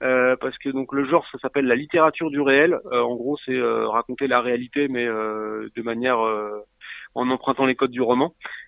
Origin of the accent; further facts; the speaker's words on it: Centre-Val de Loire, France; Chez nous, en Touraine, c'est plutôt dans les champs que ça se passe.